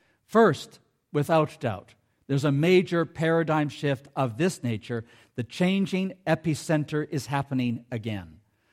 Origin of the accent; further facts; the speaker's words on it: Ecuador; I grew up in Ecuador.